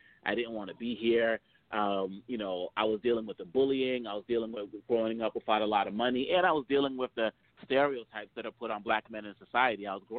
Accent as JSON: {"language": "English", "town": "Boston", "region": "Massachusetts", "country": "United States", "tie": "born or raised there", "said": "But growing up in Boston, Massachusetts, I experienced a lot of hate and disrespect because people were ignorant of Africa and things African"}